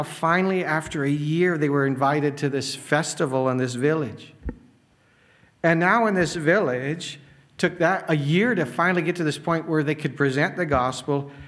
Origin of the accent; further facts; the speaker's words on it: United States; I'm an American.